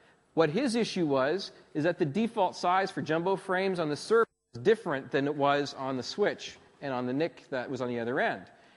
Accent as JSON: {"language": "English", "country": "Canada", "lives_now": "Australia", "said": "but I came a long way from Canada to come down and talk to you guys."}